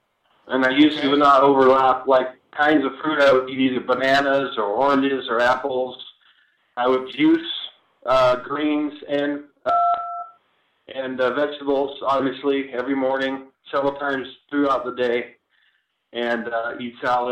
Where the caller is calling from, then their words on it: Austin, Texas, United States; also born or lived in Sacramento; I'm actually calling from Austin, Texas.